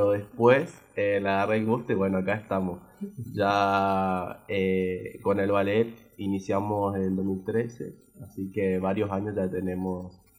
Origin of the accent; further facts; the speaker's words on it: Santo Tomé, Corrientes, Argentina; Yo soy de Santo Tomé.